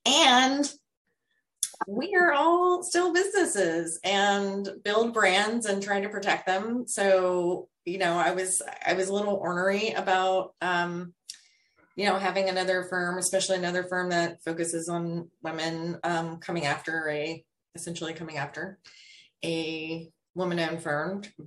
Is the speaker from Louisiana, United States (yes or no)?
yes; Louisiana, United States; When I say home, like my hometown in Louisiana. I live in Maryland, but I haven't been back there.